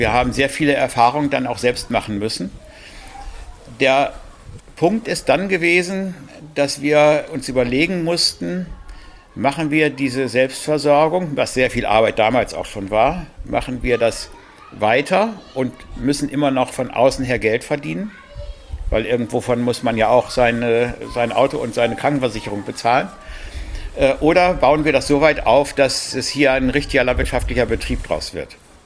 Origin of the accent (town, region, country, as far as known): Bielefeld, North Rhine-Westphalia, Germany